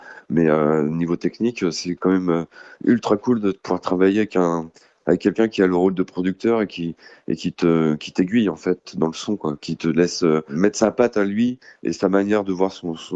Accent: Île-de-France, France; Moi, je viens de banlieue, je suis parisien, j'ai tous mes petits codes

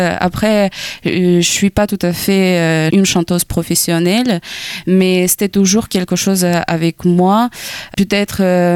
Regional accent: Dnipro, Dnipropetrovsk Oblast, Ukraine; now in France; ma mère toujours habite là-bas, à ma ville natale qui s'appelle Dnipro, c'est seulement 5 km de la frontière de la guerre

